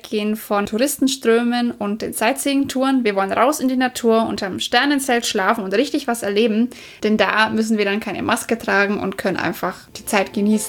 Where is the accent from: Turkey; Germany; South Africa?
Germany; Bavaria; Für mich als Franke ist Flensburg ja schon extrem weit Norden.